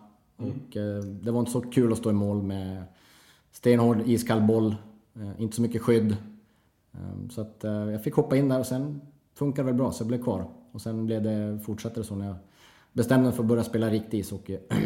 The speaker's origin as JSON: {"language": "Swedish", "town": "Kiruna", "region": "Norrbotten County", "country": "Sweden", "tie": "born or raised there", "said": "Född och uppvuxen i Kiruna."}